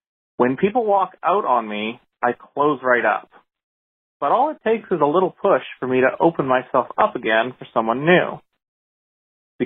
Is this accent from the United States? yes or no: no; Canada; I'm going from Canada.